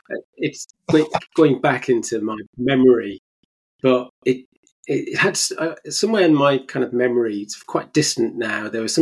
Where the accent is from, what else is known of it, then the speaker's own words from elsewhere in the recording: North East England, United Kingdom; Because in the Northeast, because you had the kind of the regional ITV, we had Time T